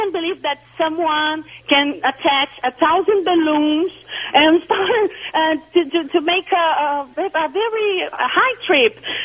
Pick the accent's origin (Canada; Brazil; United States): Brazil; Hello, I'm from Brazil.